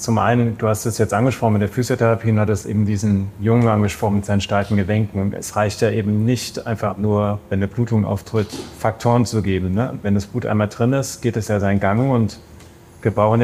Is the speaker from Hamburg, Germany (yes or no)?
no; Frankfurt, Hesse, Germany; mein großes Ziel war, in meiner Heimatstadt in Frankfurt dort an die Uni zu gehen.